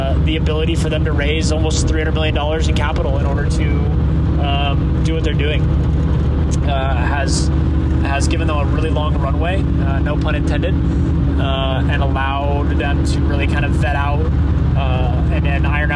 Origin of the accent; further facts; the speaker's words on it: South Dakota, United States; I'm originally from South Dakota.